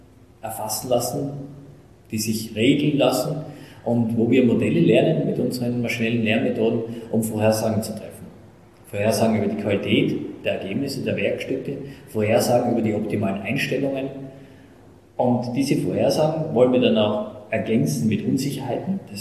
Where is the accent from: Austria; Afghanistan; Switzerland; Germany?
Austria; Laßnitzhöhe, Styria; Also ich bin in der Steiermark geboren, in Unterbrömstetten bei Graz. Bin aufgewachsen in Lassenshöhe bei Graz, bin dann dort in die Schule gegangen und dann in Graz ins Gymnasium.